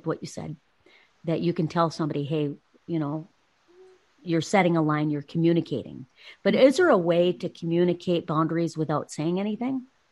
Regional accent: Texas, United States; back off. I'm from Texas.

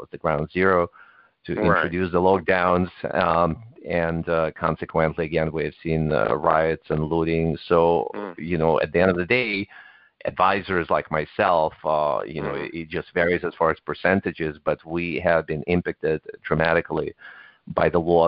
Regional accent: Ukraine; English is a second language; moved away; I grew up in Ukraine when it was still part of its former Soviet Union.

